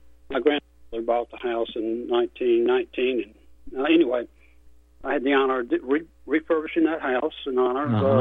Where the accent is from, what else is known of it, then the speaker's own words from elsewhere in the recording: Abbeville, South Carolina, United States; And I'm an Abbeville. I was raised in Abbeville, South Carolina.